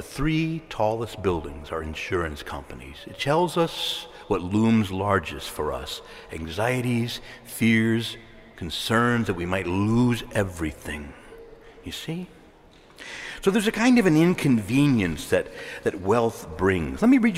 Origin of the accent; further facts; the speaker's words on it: Chicago, Illinois, United States; in his hometown of Chicago, and it's my hometown as well, where I was born